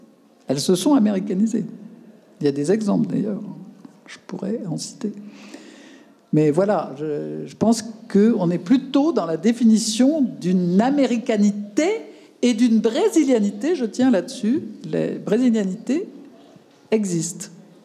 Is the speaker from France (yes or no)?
yes; Hauts-de-France, France; je suis d'une vieille région industrielle, je suis du Nord de la France.